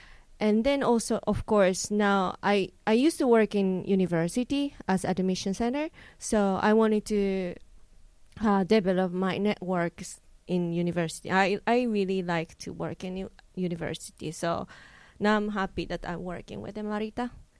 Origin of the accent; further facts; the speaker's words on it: Japan; because I'm from Japan, and then really, really, really different culture.